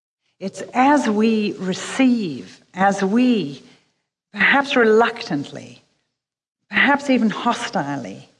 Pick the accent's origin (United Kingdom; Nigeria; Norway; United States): United Kingdom; England; We'd never done it before, even though we're English.